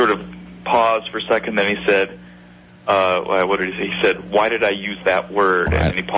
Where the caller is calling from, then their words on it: Pasadena, California, United States; Well, I'm in L.A., man. I'm in Pasadena.